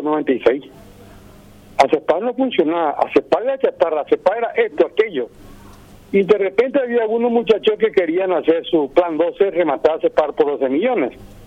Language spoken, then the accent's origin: Spanish; Paraguay